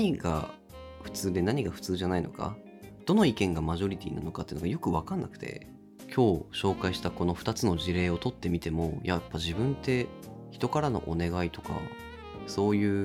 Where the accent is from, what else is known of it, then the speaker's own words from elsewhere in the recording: Hokkaido, Japan; now in Tokyo, Japan; 僕は北海道出身で